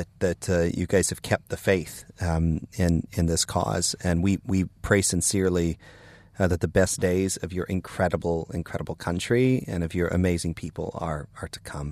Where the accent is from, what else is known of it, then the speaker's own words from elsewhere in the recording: United States; And as an American, I just have to say, like, you know, I feel as an American citizen, just a personal responsibility